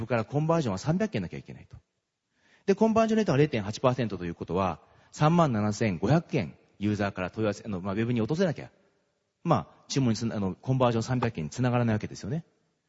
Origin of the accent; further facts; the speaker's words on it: Fukushima, Japan; also born or lived in Tokyo / Okayama; 私福島県出身でですね、東京に長年いたんですけども、岡山県に3年いたことあるんですよ。倉敷のですね、笹沖というところでですね、笹沖ストアがあるあたりですね。